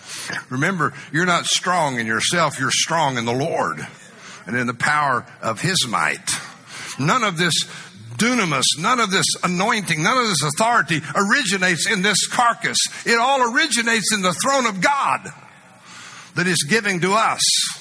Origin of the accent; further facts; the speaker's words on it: Muleshoe, Texas, United States; I'm proud that I come from Muleshoe, Texas, and I'm a country bumpkin.